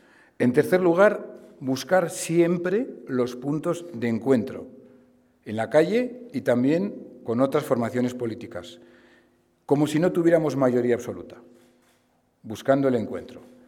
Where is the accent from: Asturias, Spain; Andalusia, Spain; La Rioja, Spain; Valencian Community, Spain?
La Rioja, Spain; Logroño; Ahora mismo, desde luego que somos del Partido Popular, pero ante todo somos logroñeses. Y vamos a trabajar por la ciudad y vamos a trabajar por todos los logroñeses